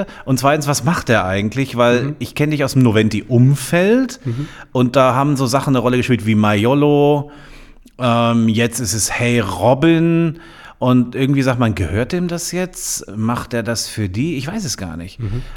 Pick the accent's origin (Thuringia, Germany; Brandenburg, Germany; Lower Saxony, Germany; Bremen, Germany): Lower Saxony, Germany; Wolfsburg; born there; Bin ja gebürtiger Wolfsburger und da ist man mit VW verbandelt